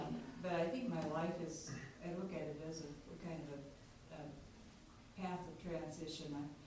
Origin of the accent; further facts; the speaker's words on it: Lincoln, Nebraska, United States; I'm from Lincoln, Nebraska, although we do spend a lot of time in Minnesota.